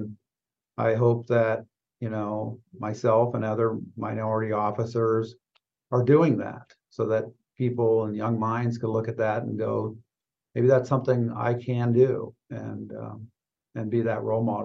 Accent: Sitka, Alaska, United States; growing up in Sitka, becoming a police officer there, and then having to help police the community with the people I grew up

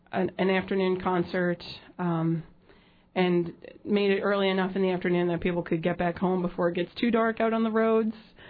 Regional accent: Chicago, Illinois, United States; also born or lived in Mississippi, United States; now in Juneau, United States; We were in northern Mississippi for 3 years, but I'm originally from Chicago.

